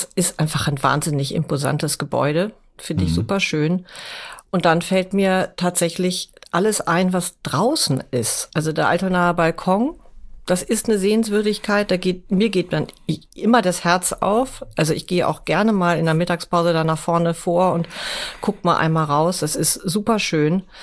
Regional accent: Hamburg, Germany; meine Heimat ist Hamburg.

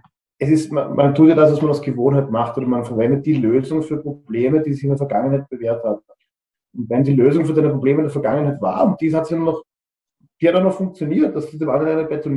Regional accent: Austria; da geht es halt wirklich ans Eingemachte, wie man sagt, bei uns in Österreich

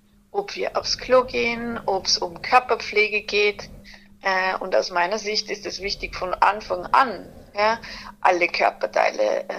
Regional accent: Tyrol, Austria; also ich selber bin ursprünglich aus Tirol, aus dem Tiroler Unterland

